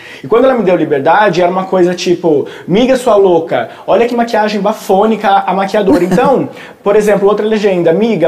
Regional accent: São Paulo, Brazil; also born or lived in Piracicaba; eu sou daqui de São Paulo e meus pais se mudaram para Piracicaba, que era onde o Arthur morava.

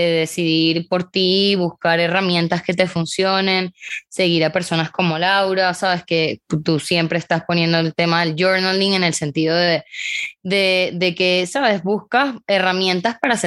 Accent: Venezuela; now in Panama; yo me fui de Venezuela con un novio. Y luego terminé allá en Panamá

